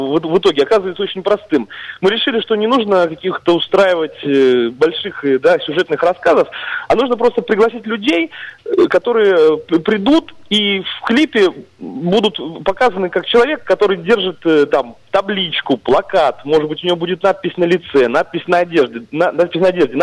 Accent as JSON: {"language": "Russian", "town": "Lesnoye", "region": "Tver Oblast", "country": "Russia", "tie": "born there", "said": "Я сам родился в селе Лесном, и вот под впечатлением от красот природы лесного района"}